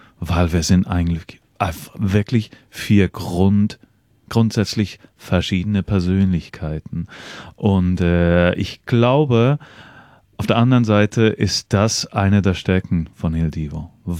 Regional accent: Switzerland; weil ich als Schweizer, ich hatte schon ein bisschen in Europa rumgereist

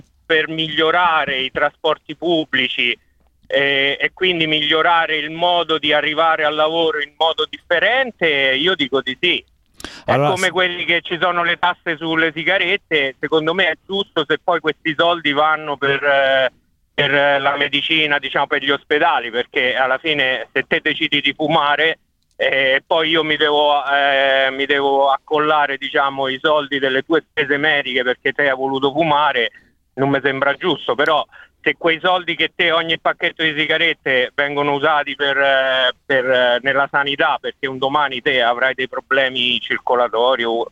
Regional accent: Rome, Lazio, Italy; now in Wollongong, Australia; io sono a Wollongong, dove qui diciamo traffico più o meno non esiste. Rispetto, io vengo da Roma

